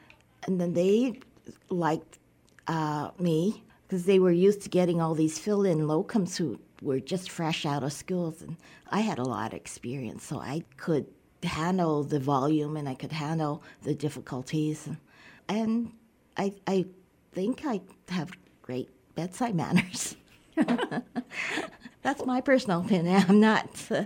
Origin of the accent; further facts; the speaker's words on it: Canada; also born or lived in Taiwan; I grew up in Canada. Okay. I was born in Taiwan. And at age 5, my parents immigrated to Canada.